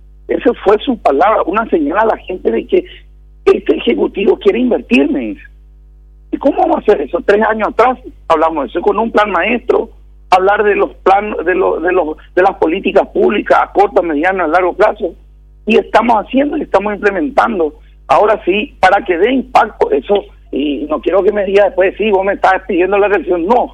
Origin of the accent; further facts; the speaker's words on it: Caazapá, Paraguay; yo vengo también de tierra adentro, vengo de Casapá